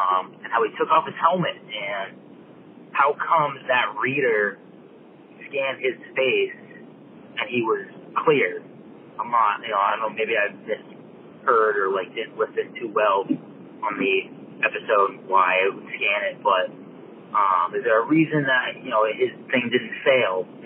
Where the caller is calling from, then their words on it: Massachusetts, United States; I'm from Massachusetts calling in.